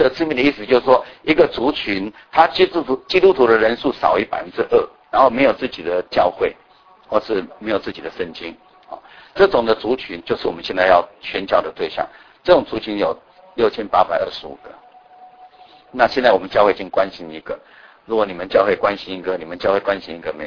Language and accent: Chinese; Indonesia; 别人看我们是印尼的土人、野蛮人、番人